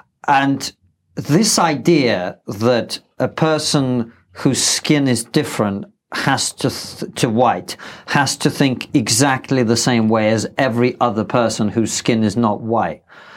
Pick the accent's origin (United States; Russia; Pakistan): Russia; Trust me, I'm from Russia originally.